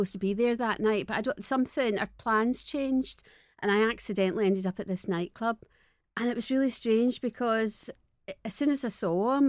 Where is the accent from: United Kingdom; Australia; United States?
United Kingdom; Glasgow, Scotland; I was born in the early 60s. I don't want anyone doing any arithmetic here. Early 60s in a place called Shettleson, which is... I was born in a tenement building, like right. many Glaswegians were, and I grew up there.